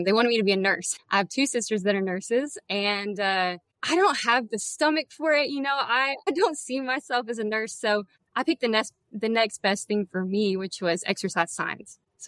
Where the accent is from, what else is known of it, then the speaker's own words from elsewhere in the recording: Laredo, Arkansas, United States; I'm from Jonesboro, Arkansas area. More specifically, I'm from a small community known as Laredo, Arkansas. And so I grew up there.